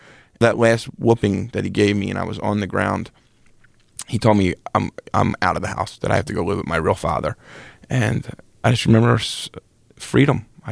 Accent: Philadelphia, Pennsylvania, United States; Growing up in South Philly, where we just had like this Irish pride thing

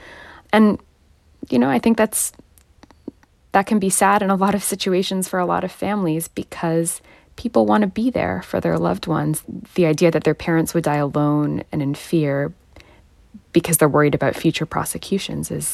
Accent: Toronto, Ontario, Canada; you're reaching me in my hometown of Toronto, Canada today.

